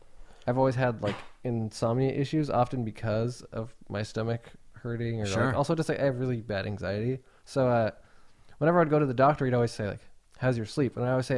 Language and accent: English; Kirkland, Washington, United States; I grew up in like Kirkland.